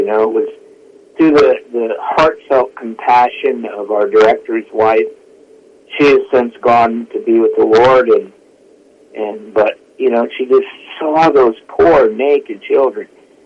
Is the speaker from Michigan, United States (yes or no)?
yes; Michigan, United States; I was born and reared in Michigan.